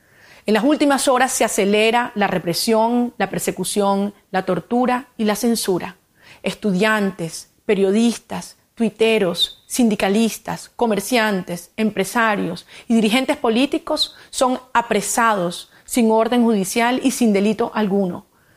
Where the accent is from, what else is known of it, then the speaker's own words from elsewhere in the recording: Venezuela; Y me prohíben hoy, desde hace casi un año, salir fuera de mi país para llevar el mensaje de esta Venezuela decidida a luchar hasta